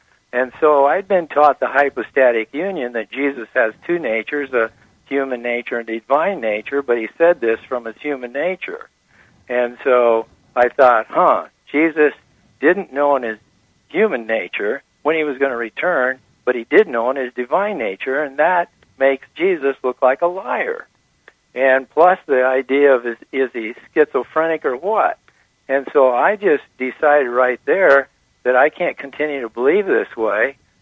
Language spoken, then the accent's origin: English; Seattle, Washington, United States; moved away as an adult; also born or lived in Houston; Then at 18 years old, I went away from home to college in Houston. I was born and raised in Seattle.